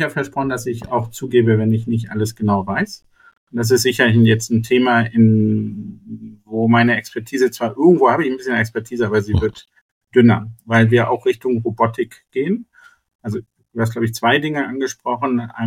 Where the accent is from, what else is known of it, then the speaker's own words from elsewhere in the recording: Northern Germany, Germany; Vielleicht ist das mein Stereotyp als Norddeutscher.